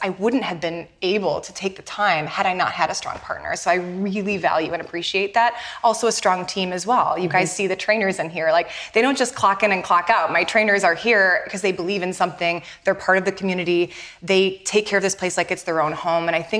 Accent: Michigan, United States; For me, I was raised in Michigan, where it's a very blue-collar Midwest work ethic.

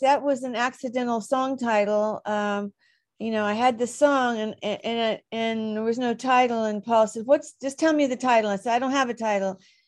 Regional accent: Dallas, Texas, United States; Oh, my granddad was a cowboy. When I wasn't in the ballet studio, I was on the ranch

